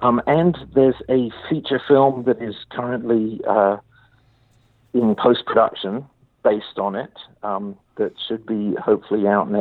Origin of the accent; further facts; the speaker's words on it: New York, United States; English is a second language; also born or lived in San Francisco Bay Area / Alabama / Las Vegas / Los Angeles; now in Houston, United States; I grew up in New York and, you know, went to Hive School and there, and then moved to San Francisco Bay Area, then Alabama, Las Vegas, Los Angeles, Oregon, Los Angeles, and now Houston.